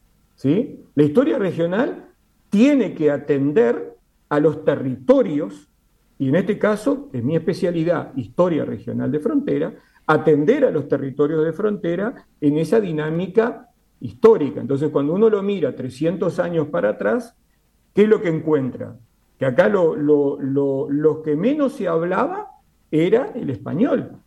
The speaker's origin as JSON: {"language": "Spanish", "country": "Uruguay", "said": "cuando salimos del Uruguay y vamos a Andalucía, nos encanta hablar como los andaluces"}